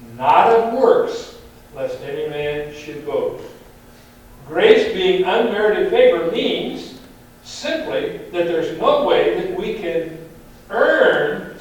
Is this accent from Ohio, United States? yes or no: yes; Canton, Ohio, United States; When I was growing up in Canton, Ohio, when I was in high school, I played football.